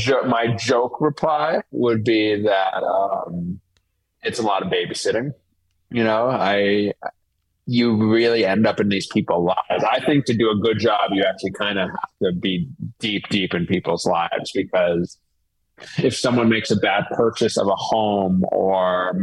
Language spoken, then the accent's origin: English; New York City, New York, United States; So I grew up in New York City, was very, you know, always loved music, but was very insular.